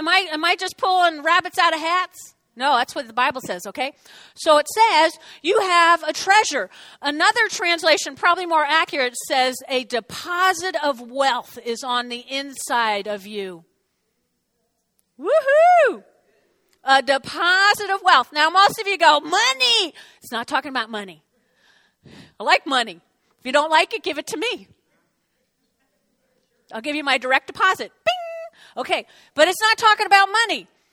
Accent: New Jersey, United States; Because I'm from New Jersey.

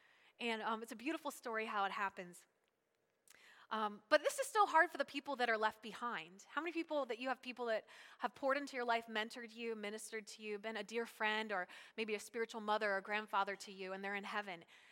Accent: Pennsylvania, United States; We are from York County. I'm a York Countyan. Within our culture, in this Pennsylvania Dutch culture out here

